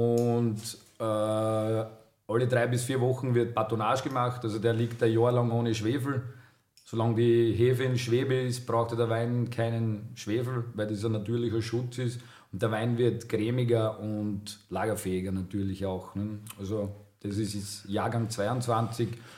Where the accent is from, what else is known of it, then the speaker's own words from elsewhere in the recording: Burgenland, Austria; tut man sich ein bisschen schwer als Burgenländer